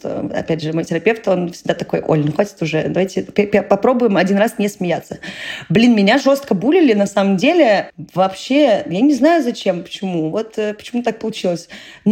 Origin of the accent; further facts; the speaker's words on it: Saint Petersburg, Russia; born there; я родилась в Петербурге, да, Финляндия под бочком, Карелия тоже рядом